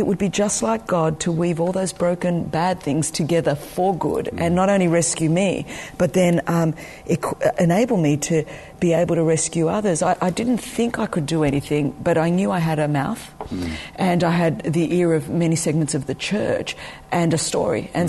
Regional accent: Sydney, New South Wales, Australia; born there; My own story is that I was born in Sydney, Australia, 1966, back with the dinosaurs.

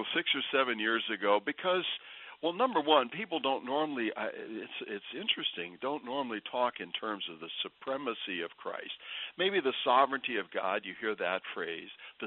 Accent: Wisconsin, United States; And I said, well, I'm from Wisconsin. We never cancel for snow

